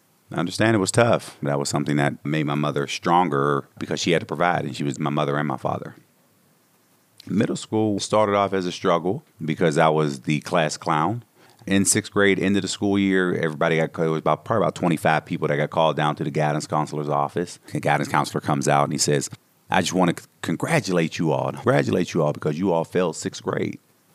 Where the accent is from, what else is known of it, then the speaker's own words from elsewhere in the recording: Homestead, Pennsylvania, United States; I was born in 1974. I grew up here in Homestead and grew up in the steel mill days. So a lot of steel mill, steel workers that lived in Homestead.